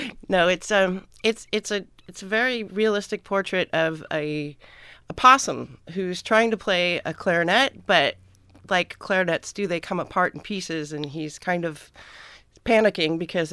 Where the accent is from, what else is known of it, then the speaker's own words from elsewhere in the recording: Davis, California, United States; now in Oregon, United States; I grew up in California, in Davis. College town, close to Sacramento.